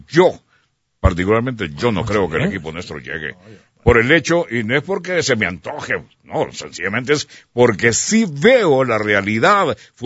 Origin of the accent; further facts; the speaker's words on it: Honduras; Si nosotros somos tan hondureños como usted, amigo oyente